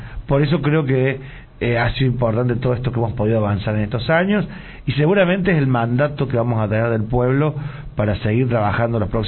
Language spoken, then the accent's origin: Spanish; Colonia Caroya, Córdoba, Argentina; yo siempre viví en Coronel Carroza, en el lote 11, un sector que es cercano a Jesús María